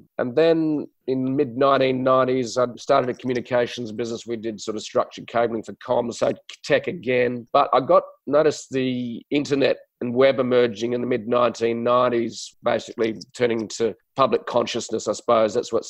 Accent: Adelaide, South Australia, Australia; now in Sydney, Australia; So I grew up in Adelaide, and then I had the fun stuff

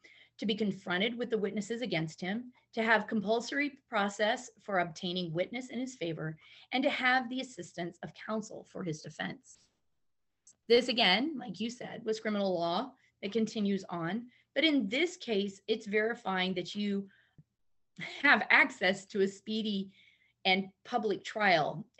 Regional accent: United States; We as Americans tend to step back from our police and our court system.

